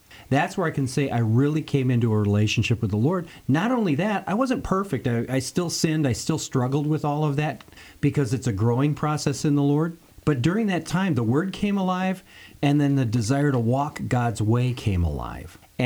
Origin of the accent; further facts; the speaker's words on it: Twin Cities, Minnesota, United States; born there; I was born in the Twin Cities.